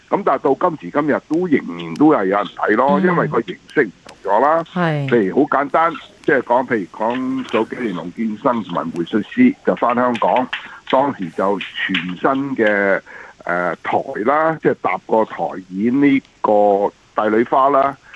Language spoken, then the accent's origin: Cantonese; Guangdong, China; 因為風水即係我哋廣東人講得最好啦